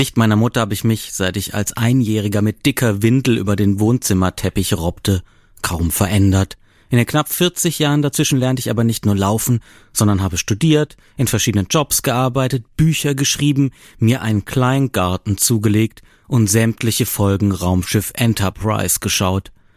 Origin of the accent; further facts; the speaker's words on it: Freiburg, Baden-Württemberg, Germany; moved away as an adult; now in Berlin, Germany; habe ich mir nach der Schule eine eigene Wohnung gesucht. 800 Kilometer von meiner Heimatstadt Freiburg entfernt. In Berlin.